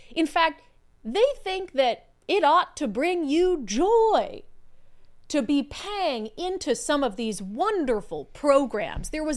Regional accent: Minnesota, United States; I'm a Minnesotan. I love ice skating. I grew up on skates.

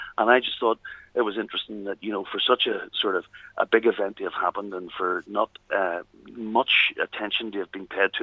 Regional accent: Belfast, Northern Ireland, United Kingdom; I grew up in Ardoyne.

